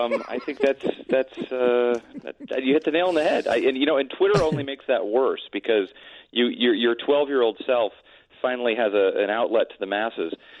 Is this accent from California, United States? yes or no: yes; Los Angeles, California, United States; And I grew up in Los Angeles. This was hometown for me.